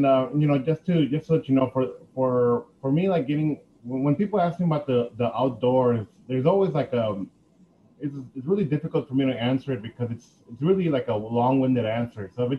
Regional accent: Chicago, Illinois, United States; also born or lived in Zacatecas, Mexico; So, you know, I was undocumented growing up in Chicago, and as soon as I gained residency and eventually citizenship, my parents would send me during summer vacation to the state where I was born, which is Zacatecas.

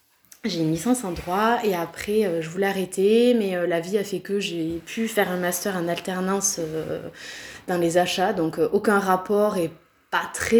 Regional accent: Toulouse, Occitanie, France; moved away as an adult; J'ai 32 ans, je suis originaire de Toulouse. Je suis arrivée ici il y a à peu près un an avec mon mari et nos trois enfants.

